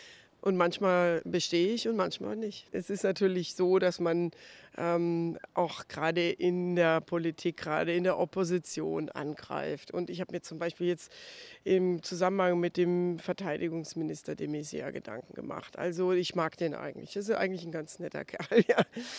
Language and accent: German; Eifel, Germany; Ich gebe aber zu, ich bin ja aus der Eifel.